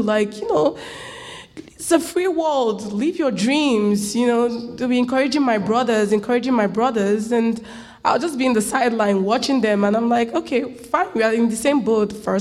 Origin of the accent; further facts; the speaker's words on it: Nigeria; Growing up in Nigeria, especially if you come from a humble background, like the one I came from, and you're a woman, it's not the easiest of experiences.